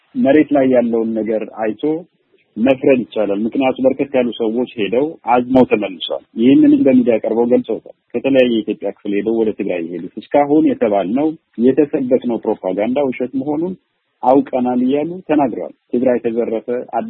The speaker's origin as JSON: {"language": "Amharic", "region": "Tigray", "country": "Ethiopia", "tie": "born there", "said": "እኔ እያወራሁ ያለሁት አሁን ትግራይ ውስጥ ከደፈሯት በኋላ ባዕድ ቁሳቁስ አካልዋ ውስጥ ያስገቡባት ሴት እኔ የተወለድኩበት አካባቢ ነው ያለች።"}